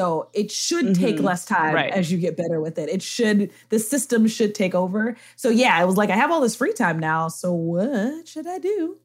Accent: New York City, New York, United States; Yeah, I'm a military brat. We settled in New York. My dad is Army or retired Army. We settled in New York where a lot of the rest of my family was. I grew up in Harlem when Harlem was still very Black, but very working class.

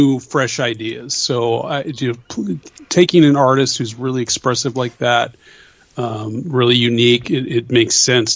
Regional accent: Colorado, United States; So, you know, I grew up in Colorado, so most comic book stores were owned by Chuck Rosansky.

